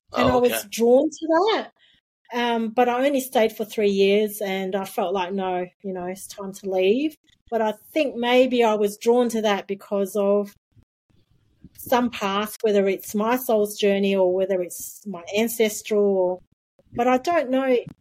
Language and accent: English; Singapore; born there; So I was born in Singapore and she was from China.